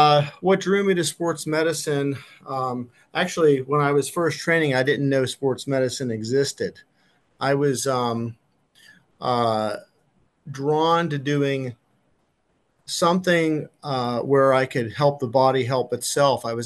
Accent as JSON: {"language": "English", "town": "Penn Township", "region": "Pennsylvania", "country": "United States", "said": "I'm originally from Penn Township"}